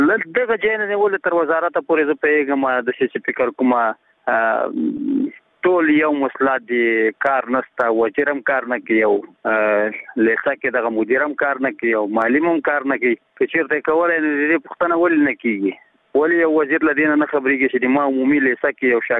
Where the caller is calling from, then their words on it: Nangarhar, Afghanistan; زه د ننګرهار ولایت دی ساره کې غلجی دی ولسوالۍ څخه دا پیغام درته سپتم